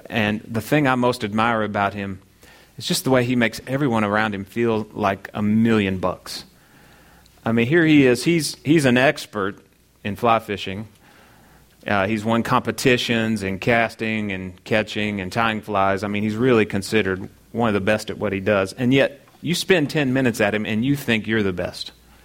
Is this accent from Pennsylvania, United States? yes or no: no; Kentucky, United States; I grew up in Kentucky